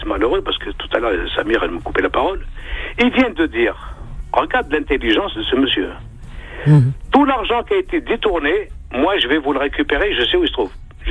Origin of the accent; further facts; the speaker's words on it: Algeria; Moi, je ne suis pas du tout un régionaliste. Hein. Je suis un Algérien.